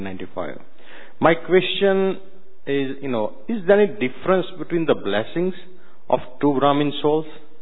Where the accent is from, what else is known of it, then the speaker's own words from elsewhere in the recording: Toronto, Ontario, Canada; I'm from Toronto.